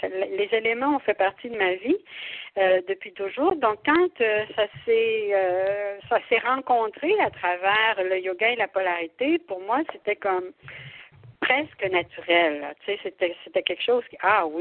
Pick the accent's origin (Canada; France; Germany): Canada; Quebec; born there; Et étant née en Gaspésie, c'est mon pays d'origine, c'est mon petit coin de pays d'origine, je suis née sur une petite ferme